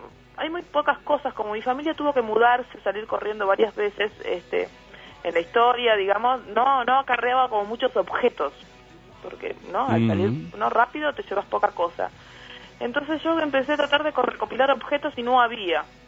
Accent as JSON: {"language": "Spanish", "country": "Cuba", "tie": "born or raised there", "said": "Yo me crié en Cuba"}